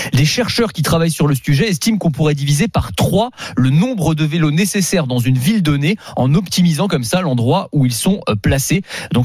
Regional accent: Nantes, Pays de la Loire, France; moi, je suis de Nantes.

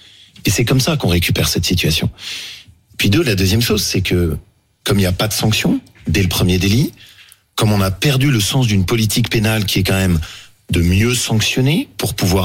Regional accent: Le Chambon-sur-Lignon, Auvergne-Rhône-Alpes, France; chez moi en Haute-Loire, au Chambon-sur-Lignon.

